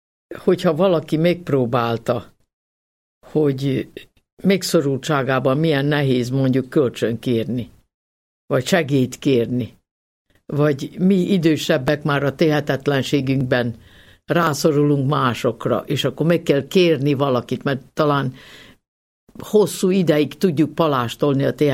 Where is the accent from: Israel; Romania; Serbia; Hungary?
Serbia; Mohol, Vojvodina; born there; Az igaz, hogy nem olyan túl megtisztelő névén szerepel az én szülőfalumban, ugyanis most merem idézni a moholi kifejezést